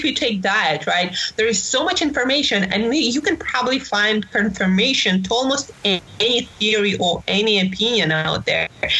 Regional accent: Siberia, Russia; I was born in Siberia in Russia

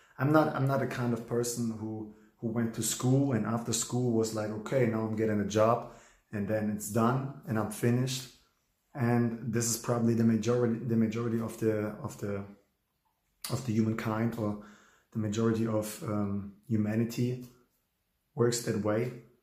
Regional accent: Germany; English is a second language; I'm a Polish guy, but I was raised in Germany. My mother left Poland with me inside of her and my big sister. I'm 31.

